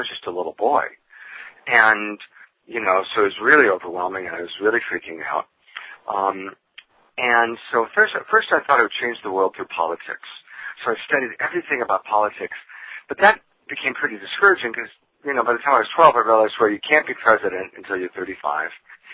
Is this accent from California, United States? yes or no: yes; Granada Hills, California, United States; when I was a little boy growing up in Granada Hills, California